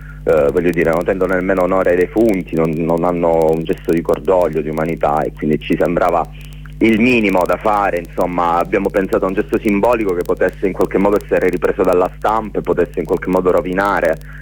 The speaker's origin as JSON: {"language": "Italian", "region": "Calabria", "country": "Italy", "said": "come calabresi pensiamo che la misura sia colma, nel senso che questo territorio non è una colonia, non è un palcoscenico, ha problemi reali, soffre, si spopola"}